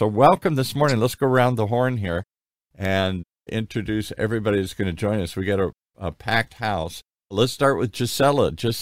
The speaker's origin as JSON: {"language": "English", "country": "Ireland", "said": "just because I'm Irish doesn't mean I understand this"}